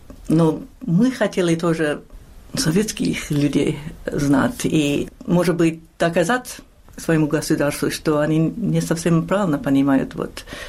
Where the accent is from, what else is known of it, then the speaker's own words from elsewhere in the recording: New York City, New York, United States; И мы выросли в Нью-Йорке, значит, мы не были консервативными.